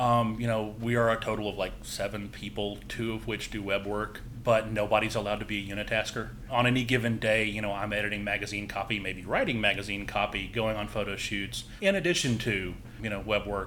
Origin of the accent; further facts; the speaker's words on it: Vicksburg, Mississippi, United States; No. I'm originally from Vicksburg, Mississippi.